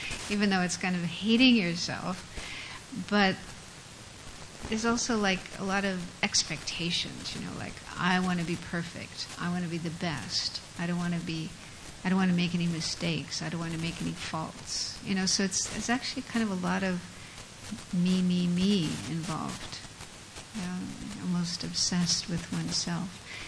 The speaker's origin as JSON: {"language": "English", "country": "United States", "said": "I come from America, where we have a very strongly competitive culture and so much emphasis on how you look and how you perform"}